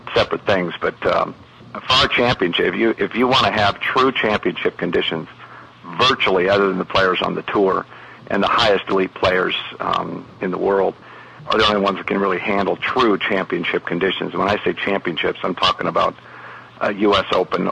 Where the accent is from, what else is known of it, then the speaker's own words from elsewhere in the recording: Ireland; Being Irish, I knew that they were looking down nicely on me.